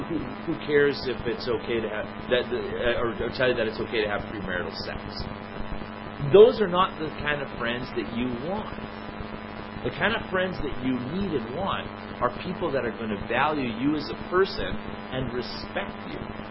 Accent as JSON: {"language": "English", "town": "San Felipe", "region": "Valparaíso", "country": "Chile", "tie": "born or raised there", "said": "I grew up in Chile, in South America. My parents are Canadian, but they went as missionaries to South America. And so I live in this great place called San Felipe."}